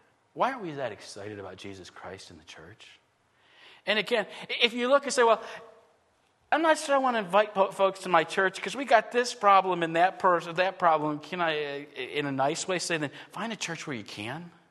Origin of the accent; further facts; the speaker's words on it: Buffalo, New York, United States; But, you know, I grew up in Buffalo, and I'm still a Buffalo Bills fan.